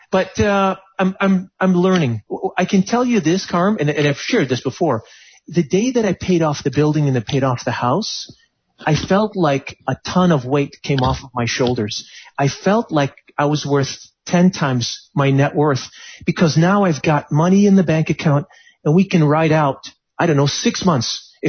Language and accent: English; United States; my entire way of looking at myself as an American